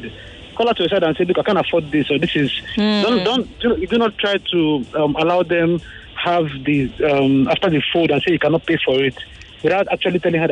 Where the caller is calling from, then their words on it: Yaba, Lagos, Nigeria; I'm calling from Yaba.